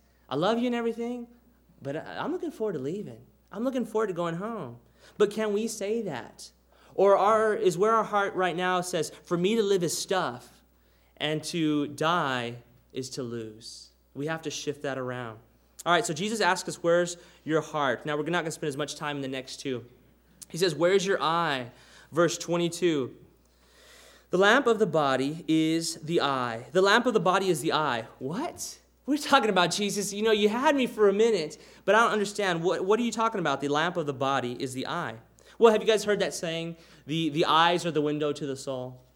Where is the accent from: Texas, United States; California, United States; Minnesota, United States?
Texas, United States; Robstown; You know, Brandy doesn't think so much of Robstown many times, my hometown. But you know what? Every time I go there, I just think, I'm home again.